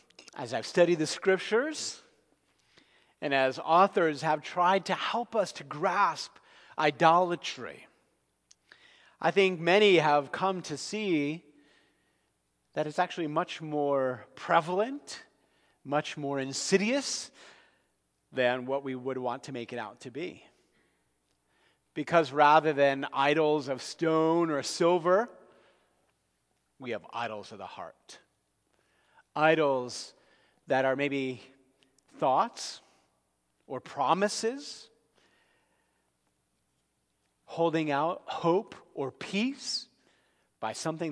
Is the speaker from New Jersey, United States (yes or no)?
yes; New Jersey, United States; Growing up in New Jersey, there are not many people that bow down or sacrifice to or prostrate before any kind of idol.